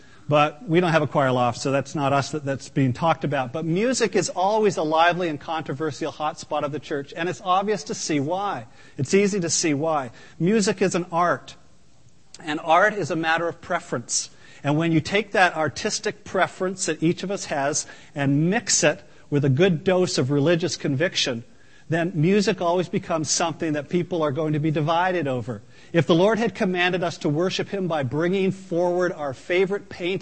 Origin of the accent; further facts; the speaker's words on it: Brockville, Ontario, Canada; growing up in Brockville, Ontario, and attending the First Presbyterian Church